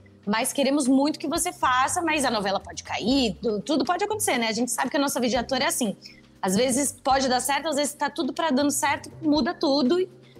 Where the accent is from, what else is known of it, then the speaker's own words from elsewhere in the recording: Brazil; first language Portuguese; eu sou brasileira, então eu penso em português.